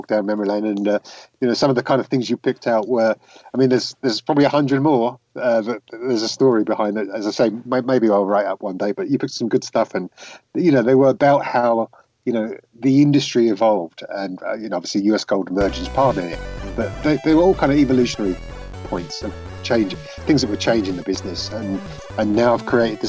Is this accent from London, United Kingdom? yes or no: no; Luton, East of England, United Kingdom; I've done a book for nothing. It's called Luton Boy, about growing up in Luton.